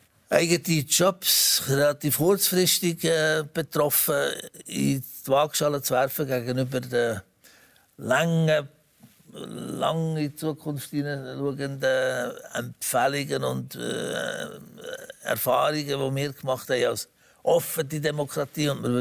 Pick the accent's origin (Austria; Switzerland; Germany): Switzerland; Und da kann man als Schweizer nur sagen